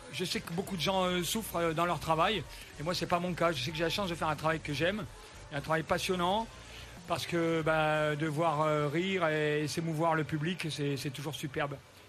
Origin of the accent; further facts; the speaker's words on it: Auvergne-Rhône-Alpes, France; Je viens donc de l'Ardèche, si tu vois où c'est, le nord de l'Ardèche.